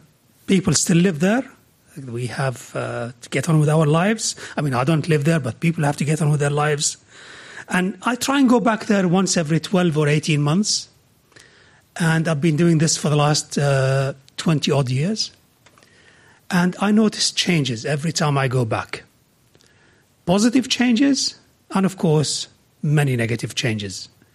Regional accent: Jordan; As Jonathan said, I was born and raised in Jordan.

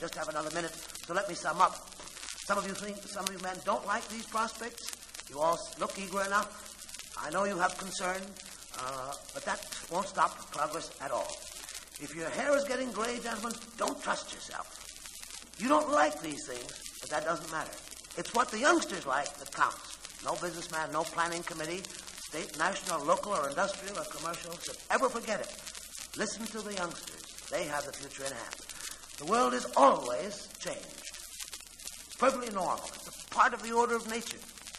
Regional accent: Iowa, United States; I come from Iowa, I'm proud to say, gentlemen

